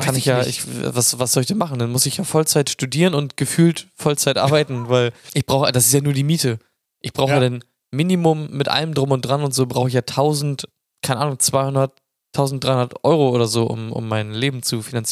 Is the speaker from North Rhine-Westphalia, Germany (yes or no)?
no; Chemnitz, Saxony, Germany; Ich komme aus Chemnitz.